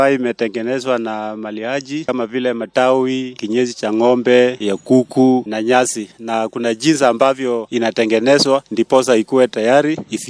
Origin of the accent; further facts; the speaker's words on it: Busia County, Kenya; Jinsi ulivyosema, mimi natoka eneo bunge la Teso Kusini, hasa Amkura Central Ward, Okatekok sub location.